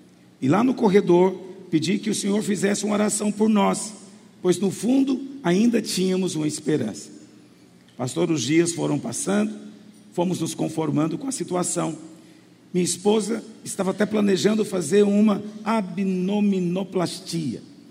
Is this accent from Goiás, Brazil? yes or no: yes; Aparecida de Goiânia, Goiás, Brazil; sou de Aparecida de Goiânia